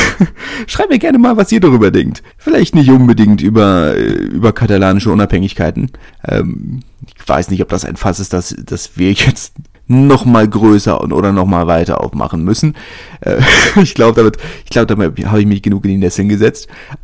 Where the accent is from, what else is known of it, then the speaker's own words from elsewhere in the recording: southern France, France; es gibt in Frankreich sehr viele Leute, die Spanisch können, gerade bei, in Anführungszeichen, bei uns im Süden.